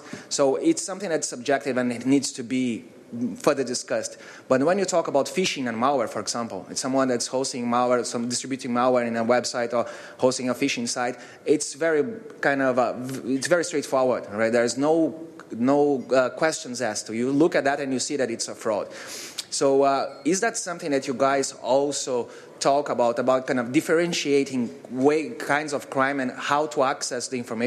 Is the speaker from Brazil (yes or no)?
yes; Brazil; from Brazil.